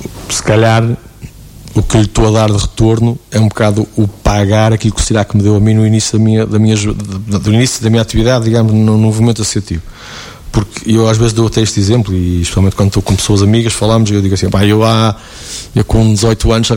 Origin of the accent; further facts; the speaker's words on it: Paços de Brandão, Aveiro, Portugal; also born or lived in Santa Maria de Lamas; now in São João de Ver, Portugal; eu sou natural de Santa Maria de Lamas, e agora estou residindo em São João de Beira. Mas a minha vida toda foi feita em Passos Brandão.